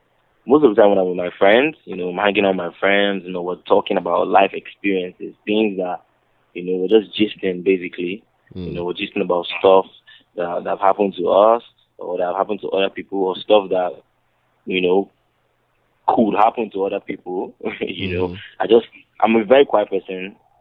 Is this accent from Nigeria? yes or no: yes; Lagos, Nigeria; I grew up in Lagos. I was born in Lagos, Nigeria, which is in Africa for people that don't know.